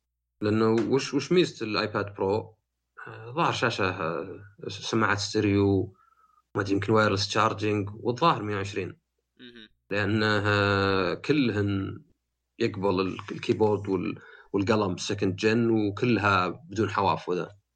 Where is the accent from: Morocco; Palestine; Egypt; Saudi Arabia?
Saudi Arabia; فما ادري احنا عندنا في السعوديه